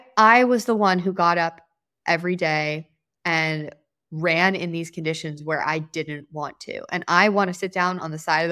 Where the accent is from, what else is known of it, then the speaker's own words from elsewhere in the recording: East Coast, United States; we were both born and raised on the East Coast and we're comfortable in good jobs on the East Coast